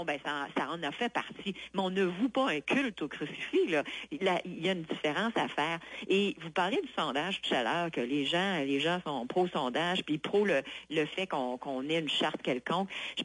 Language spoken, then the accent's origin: French; Quebec, Canada; on est tous des Québécois, là, entre vous et moi